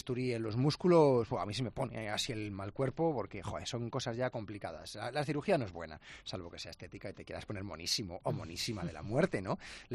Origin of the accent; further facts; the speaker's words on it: Castile, Spain; Un pueblo muy, muy de Castilla. O sea, por eso ayer, sí, cuando hablábamos de los pueblos, mi pueblo es el típico pueblo de Castilla.